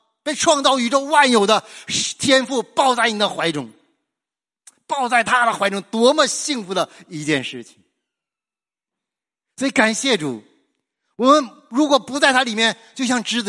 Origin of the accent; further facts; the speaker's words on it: China; 你知道我们中国人呢，不太会表达爱，不太容易表达爱。